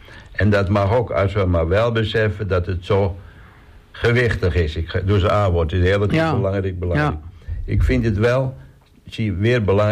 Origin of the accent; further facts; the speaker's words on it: Leeuwarden, Friesland, Netherlands; born there; Ik ben geboren in Leeuwarden en ik woon nu 5 jaar aan de Kolk.